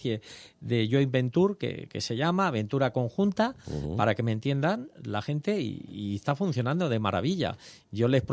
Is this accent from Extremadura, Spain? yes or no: no; Castilla-La Mancha, Spain; soy manchego, entonces soy muy cabezón a la hora de pelear y luchar las cosas.